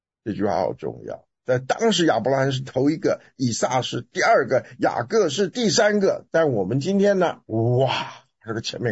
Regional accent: China; 其实到哪里我都喜欢说我是中国人，我是中国人

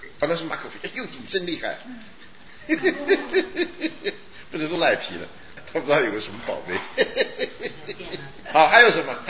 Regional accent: China; 因为这是一个我们中国人讲，这是一个伪政权。

